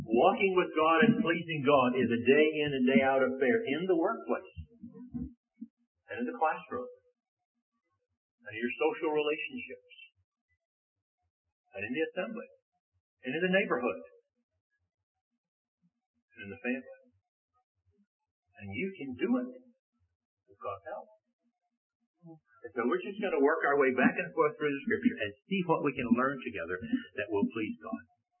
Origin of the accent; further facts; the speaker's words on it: the South, United States; well, you know, I came from the South. That's the way my parents brought me up